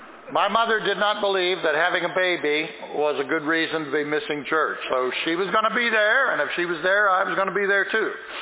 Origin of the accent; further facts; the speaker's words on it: Pennsylvania, United States; I'm from Pennsylvania, and I was born on December the 1st, a long time ago.